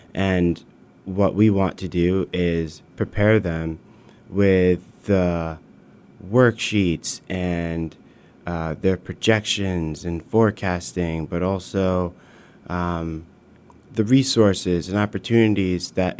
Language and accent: English; Pittsfield, Massachusetts, United States; Well, proudly born and raised in Pittsfield. I'm the eldest of four.